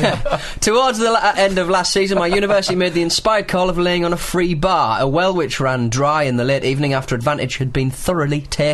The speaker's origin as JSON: {"language": "English", "town": "Aberdeen", "region": "Scotland", "country": "United Kingdom", "tie": "born or raised there", "said": "Being a lifelong Aberdeen fan, I felt I'd be letting my hometown down by not at least indicating my displeasure at their existence."}